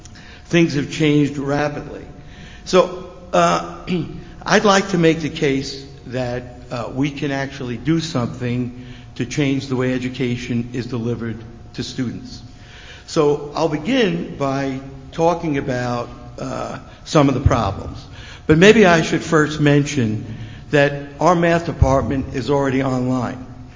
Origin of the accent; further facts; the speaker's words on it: New York, United States; Because when we were growing up in New York, we didn't have televisions.